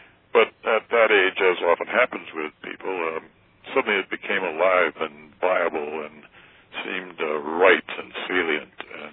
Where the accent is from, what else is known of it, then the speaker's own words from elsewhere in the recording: North and South Dakota, United States; Well, I grew up in North and South Dakota, and their education opportunities in those days, we're talking a long time ago, we're talking the 40s, 1940s, were a little thin in the ground.